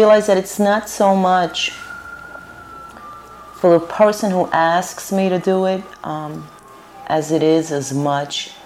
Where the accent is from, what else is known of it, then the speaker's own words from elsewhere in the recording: Brooklyn, New York, United States; I grew up in Williamsburg in Brooklyn, on the South Side, and it was a pretty mixed neighborhood, and Jewish and white people, Irish people, and Puerto Ricans and Black people